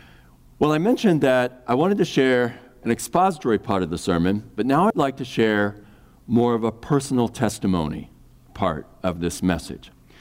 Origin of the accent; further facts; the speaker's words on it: Kansas City, United States; I grew up in Kansas City